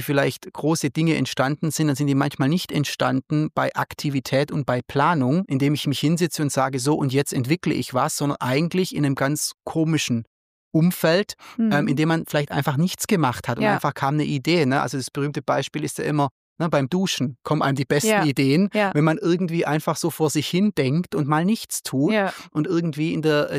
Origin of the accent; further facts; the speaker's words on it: Southern Germany, Germany; Und ich komme ja aus Süddeutschland.